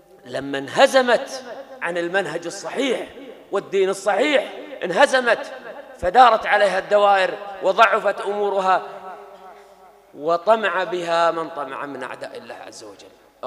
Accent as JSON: {"language": "Arabic", "country": "Kuwait", "said": "هؤلاء كانوا أقول يشار إليهم بالبنان حتى عندنا في الكويت"}